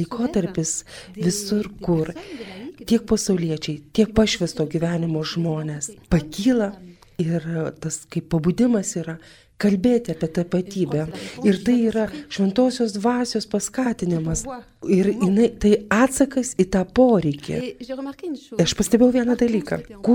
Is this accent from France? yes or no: yes; France; Lithuanian is a second language; Ir aš kaip prancūzė, aš taip pat priemu Dievo pamokas per tai.